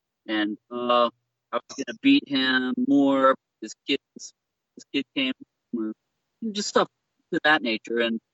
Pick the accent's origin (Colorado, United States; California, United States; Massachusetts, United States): Colorado, United States; also born or lived in Delaware / North Carolina / Florida; So I was born in Delaware. I spent half of my life living in Colorado, North Carolina. And when I was probably 15 years old, we moved to Florida.